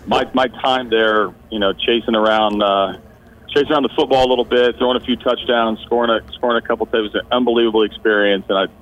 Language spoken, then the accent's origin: English; Oklahoma, United States; And I mean, in Oklahoma, I grew up in Oklahoma, and it's similar to the love of football in Michigan.